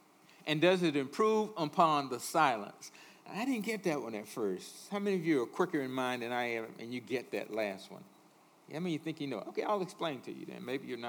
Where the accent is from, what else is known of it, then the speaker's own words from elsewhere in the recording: Midwest, United States; I'm a Midwesterner. I've been here 23 years.